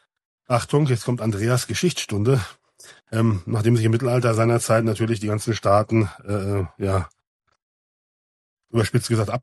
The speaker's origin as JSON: {"language": "German", "town": "Lüdenscheid", "region": "North Rhine-Westphalia", "country": "Germany", "tie": "born or raised there", "said": "ich komme aus dem Sauerland, ja, also meine Jugend in Lüdenscheid"}